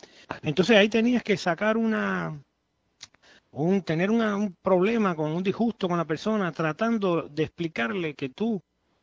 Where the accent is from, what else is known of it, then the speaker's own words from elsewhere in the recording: Cuba; now in Key West, United States; Yo salí de Cuba en el 98, el 14 de febrero del 98 salí de Cuba, por última vez, ya después de tres intentos, y el día 18 de ese mismo mes, o sea, 4 días después, llegué aquí a Cayo Hueso.